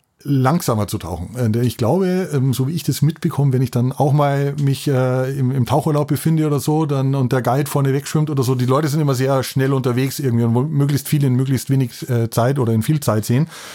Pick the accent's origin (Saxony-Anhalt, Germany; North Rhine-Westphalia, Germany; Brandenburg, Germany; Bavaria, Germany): Bavaria, Germany; Lenggries; Ich liebe die Berge, ich bin in den Bergen aufgewachsen in Lenggries